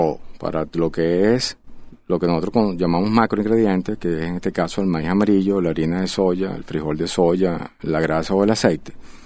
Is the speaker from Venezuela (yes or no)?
yes; Venezuela; Y como venezolano y como consumidor